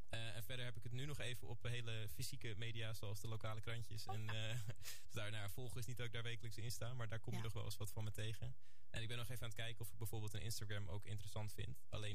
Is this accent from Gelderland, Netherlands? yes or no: no; Aalsmeer, North Holland, Netherlands; now in Delft, Netherlands; ik heb in Delft, daar kom ik vandaan. Daar woon ik trouwens ook nog. Ik kom er oorspronkelijk uit Aalsmeer